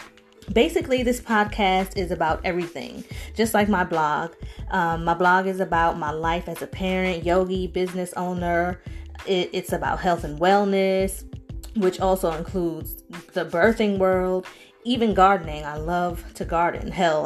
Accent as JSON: {"language": "English", "town": "Bronx", "region": "New York", "country": "United States", "said": "like you heard in the intro. And yes, it is my real name. My father named me. I am from the Bronx."}